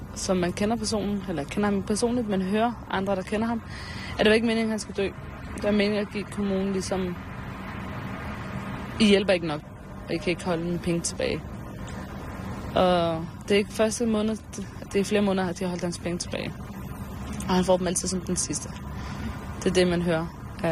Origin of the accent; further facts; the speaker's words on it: Palestine; Om Palæstina.